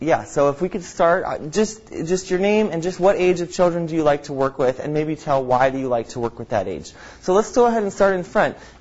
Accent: California, United States; moved away as an adult; now in Chicago, United States; I grew up in California, and I moved to Chicago to go to school at Moody Bible Institute

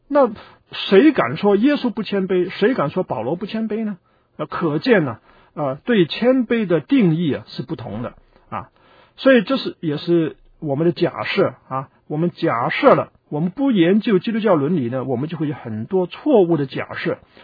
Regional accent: China; 就是我们中国人很注重孝，就孝顺父母

